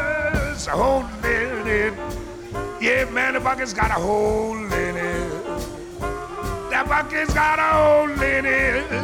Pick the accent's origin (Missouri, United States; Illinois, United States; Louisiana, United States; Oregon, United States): Louisiana, United States; New Orleans; going to take it down to New Orleans, Louisiana, my hometown, on this next one.